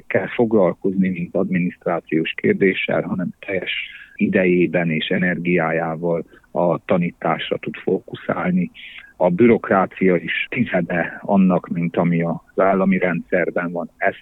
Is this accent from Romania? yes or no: yes; Transylvania, Romania; erdélyiként Moldvába, Csángóföldre jönni